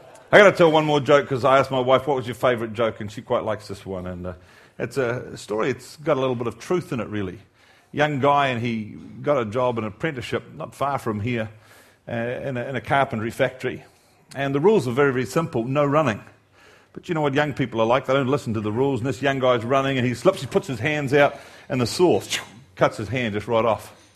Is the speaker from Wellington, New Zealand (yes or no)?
no; Waiuku, Auckland, New Zealand; born there; I was born in Waiuku, small country town. I was the youngest of six children.